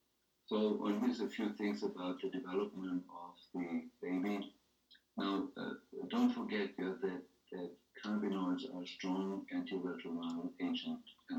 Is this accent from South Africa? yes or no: no; Berlin, Germany; In a lab in my hometown in Berlin